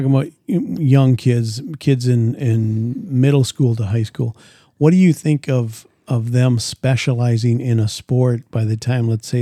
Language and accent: English; Minnesota, United States; growing up in Minnesota, you become a Minnesota Gopher fan, Minnesota Viking fan.